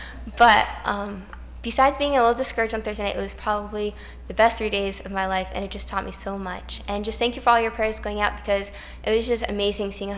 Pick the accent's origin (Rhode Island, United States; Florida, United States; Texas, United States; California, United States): Rhode Island, United States; I'm from Rhode Island.